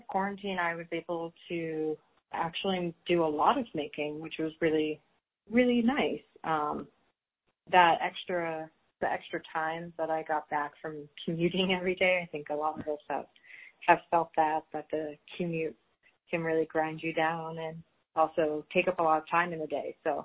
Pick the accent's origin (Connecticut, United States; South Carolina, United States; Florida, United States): Connecticut, United States; I'm originally from Connecticut, from a very white town